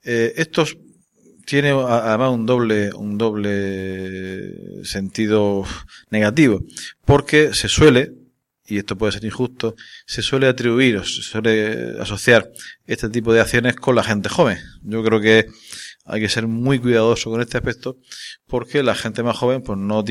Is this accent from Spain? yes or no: yes; Region of Murcia, Spain; nada tiene que ver con nuestra actitud como murcianos